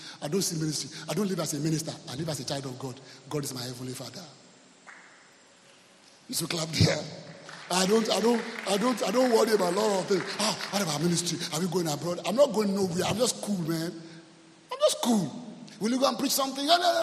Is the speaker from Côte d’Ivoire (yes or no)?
yes; Côte d’Ivoire; I grew up in Ivory Coast. I was born in Ivory Coast.